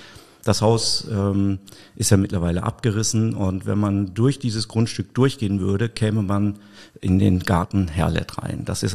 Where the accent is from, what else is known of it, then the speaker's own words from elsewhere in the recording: Mayen, Rhineland-Palatinate, Germany; born there; now in Koblenz, Germany; Ich komme gebürtig aus Mayen. Bin vor 3 Jahren nach Koblenz gezogen, in die Altstadt, direkt an den Rhein, in der Castrop-Waffenstraße. Und nach 2 Jahren bin ich jetzt nach Ehrenbreitstein gezogen und das ist halt auch am Rhein.